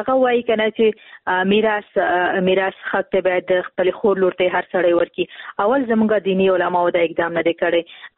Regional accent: Khost, Afghanistan; زه هم د خوست یم

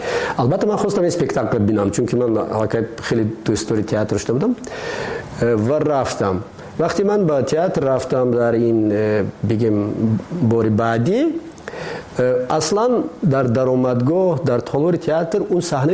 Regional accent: Tajikistan; ما تاجیک هستیم. همین است وطن ما، ما همین وطنمون را خودمون باید آباد کنیم

